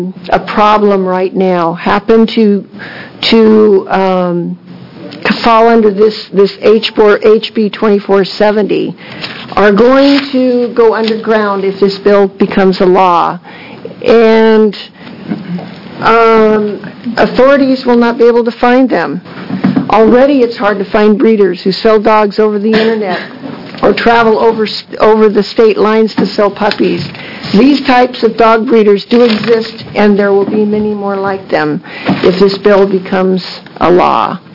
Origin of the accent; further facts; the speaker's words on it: Medford, Oregon, United States; I'm from Medford, Oregon